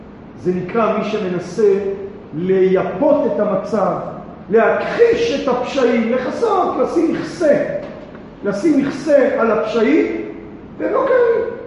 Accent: Petah Tikva, Central District, Israel; אני גדלתי בפתח תקווה. גדלתי הרבה שנים בעיר פתח תקווה.

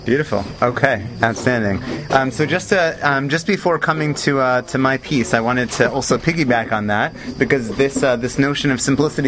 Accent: Oak Park, Michigan, United States; I grew up in Oak Park, Michigan.

